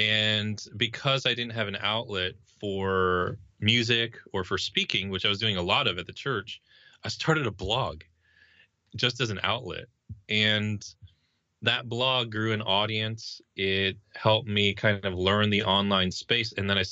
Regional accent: New Jersey, United States; moved away as an adult; I was involved in a church that I was growing up in New Jersey.

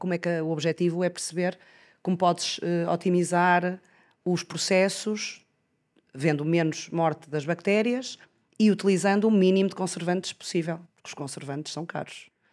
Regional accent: Porto, Portugal; moved away as an adult; also born or lived in Denmark; nasci no Porto, cresci no Porto, estudei biotecnologia e quando acabei o curso em 96, fui para a Dinamarca

